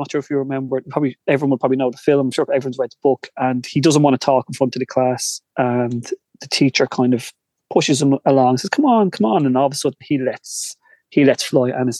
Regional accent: Balbriggan, Leinster, Ireland; now in Skerries, Ireland; like I live in Skerries, I grew up in Balbriggan. There are different feelings. There's only 5 kilometres away from the difference.

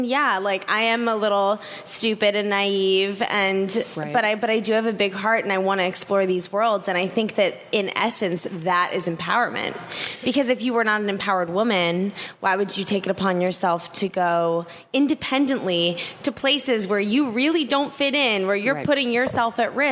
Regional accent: Washington, District of Columbia, United States; I grew up in Washington, D.C.

